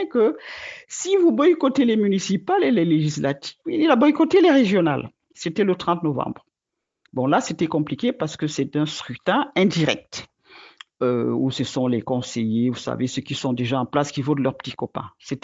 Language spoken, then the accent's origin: French; Cameroon; Encore que moi, je suis ici, mais moi, je suis un enfant du pays depuis.